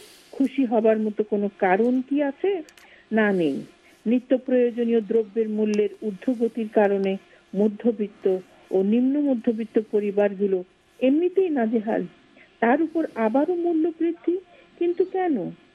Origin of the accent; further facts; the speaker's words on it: Dhaka, Dhaka Division, Bangladesh; আমি ঢাকার